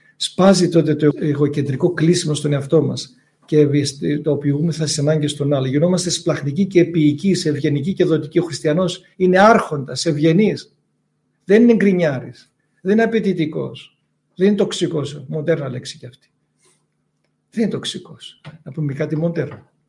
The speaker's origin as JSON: {"language": "Greek", "town": "Thessaloniki", "region": "Central Macedonia", "country": "Greece", "said": "αφού είμαστε και από τη Θεσσαλονίκη"}